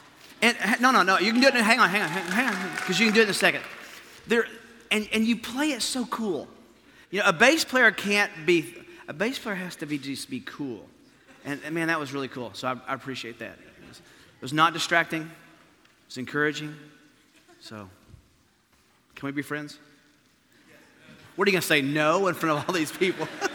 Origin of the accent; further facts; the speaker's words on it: Tennessee, United States; I mean, I was from Tennessee, so going to Georgia was a major road trip.